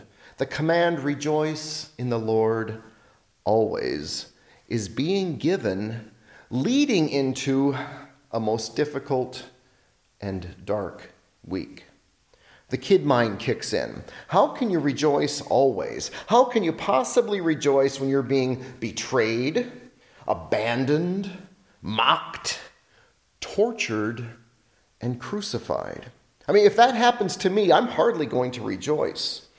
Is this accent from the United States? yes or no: yes; California, United States; I grew up in California, and we had palm trees and palm plants right on the property.